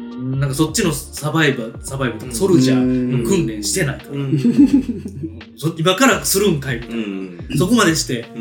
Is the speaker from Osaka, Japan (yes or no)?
yes; Osaka, Japan; now in Tokyo, Japan; ほんまに大阪阪神間で生まれ育って住んできての感覚で